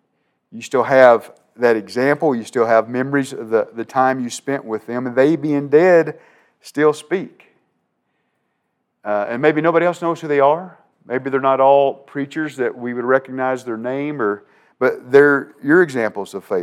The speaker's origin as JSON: {"language": "English", "town": "Huntsville", "region": "Kentucky", "country": "United States", "tie": "born or raised there", "said": "A man that preached in the little wooden one-room church I grew up going to in Huntsville, Kentucky. Yeah, Kentucky has a Huntsville too."}